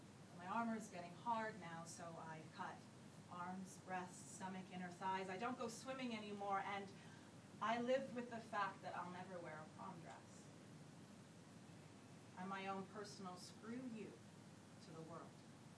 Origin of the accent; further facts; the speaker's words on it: Canada; now in England, United Kingdom; what it's like being a Canadian here in England